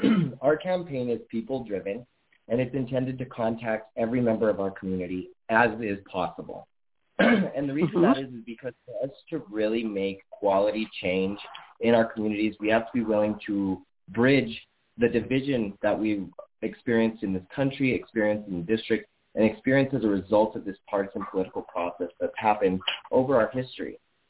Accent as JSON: {"language": "English", "town": "Boquerica", "region": "New Mexico", "country": "United States", "tie": "born or raised there", "said": "And so I was born and raised in Boquerica, New Mexico. My family's been here since before the 1800s."}